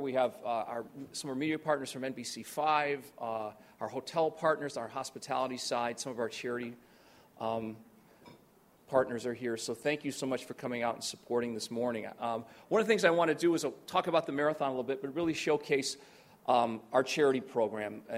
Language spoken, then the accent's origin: English; Hammond, Indiana, United States; I'm from Hammond, Indiana. Is there anybody from Northwest Indiana here?